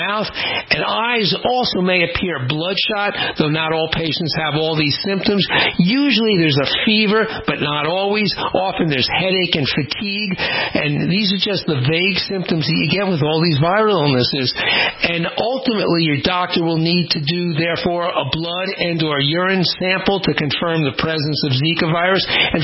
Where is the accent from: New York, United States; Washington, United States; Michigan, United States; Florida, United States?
Florida, United States; including my home state of Florida and also Louisiana and Texas by summer.